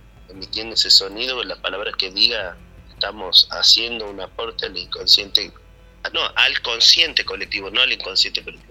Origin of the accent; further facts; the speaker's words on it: Santiago del Estero, Argentina; Soy argentino, tengo que tocar tango, sí, yo soy santiagueño, sí, he tocado chacarera